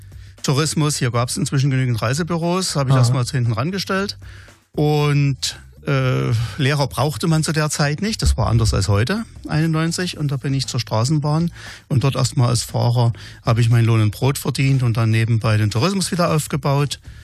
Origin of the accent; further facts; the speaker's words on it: Dresden, Saxony, Germany; now in Plauen, Germany; ich bin in Dresden, oder ich habe in Nossen meine Unterstufenlehrerausbildung gemacht, habe in Dresden als Lehrer gearbeitet